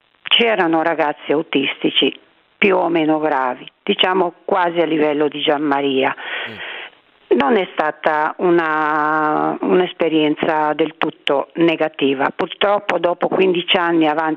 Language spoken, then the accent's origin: Italian; Friuli-Venezia Giulia, Italy; now in Lombardy, Italy; io oltretutto non sono neanche di queste zone, sono friulana, quindi trapiantata qui in Lombardia ormai da tantissimi anni